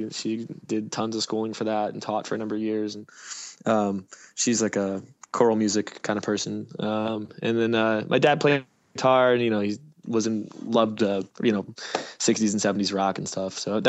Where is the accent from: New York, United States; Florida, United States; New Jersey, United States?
New Jersey, United States; moved away as an adult; now in Philadelphia, United States; I was born in Philadelphia and moved to Jersey for up until I was 18, and then I moved back to Philly.